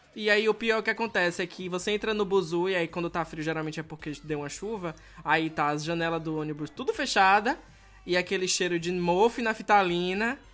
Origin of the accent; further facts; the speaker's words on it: Salvador, Bahia, Brazil; Eu não posso nem falar nada, porque de onde eu venho, em Salvador, se faz 20 graus, o povo já bota um agasalho, um cachecol, uma luva, né?